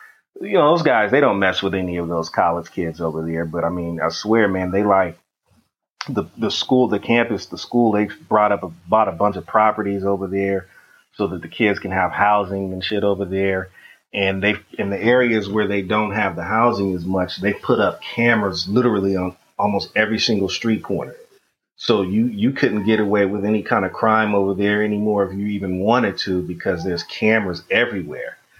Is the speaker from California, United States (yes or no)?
yes; Altadena, California, United States; You know, I'm from Altadena.